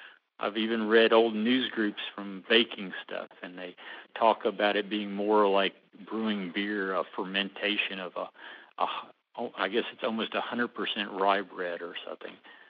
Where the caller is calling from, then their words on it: Dallas, Texas, United States; I'm calling from Dallas, Texas.